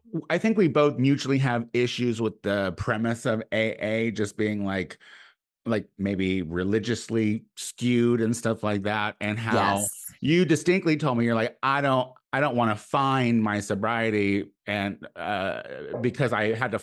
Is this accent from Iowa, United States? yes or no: no; Chicago, Illinois, United States; now in Los Angeles, United States; And it was new to me because I'm from Chicago, and like I never ran into an alcoholic because we never admitted our problems then.